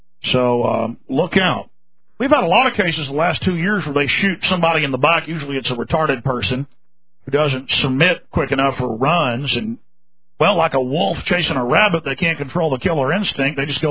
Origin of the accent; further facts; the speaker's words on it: Florida, United States; So that's how pathetic my home state, my beloved, has become.